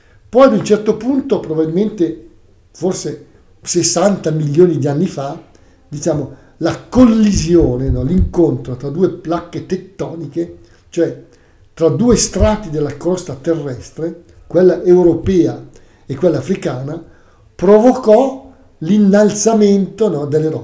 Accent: Lombardy, Italy; Noi, essendo lombardi, eravamo in grado di capire tutto, senza grossi problemi, no?

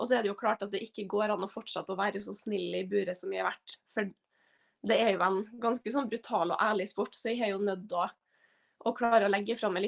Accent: Trondheim, Trøndelag, Norway; Når jeg gikk kamp her hjemme i Trondheim

